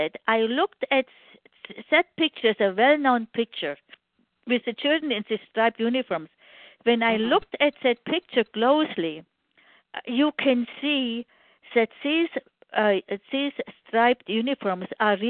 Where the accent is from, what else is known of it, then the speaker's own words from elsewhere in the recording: Germany; when I grew up in Germany after the war, we never heard anything